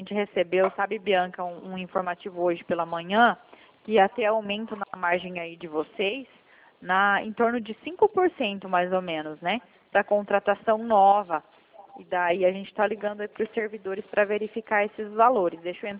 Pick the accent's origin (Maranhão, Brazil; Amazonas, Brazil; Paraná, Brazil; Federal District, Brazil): Paraná, Brazil; Toledo; Eu sou aqui de Toledo, Paraná.